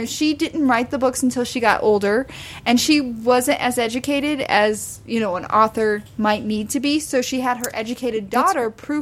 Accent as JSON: {"language": "English", "region": "Missouri", "country": "United States", "tie": "born or raised there", "said": "growing up in Southwest Missouri, the home where Laura Ingalls Wilder wrote all of her books was like 45 minutes from where I lived."}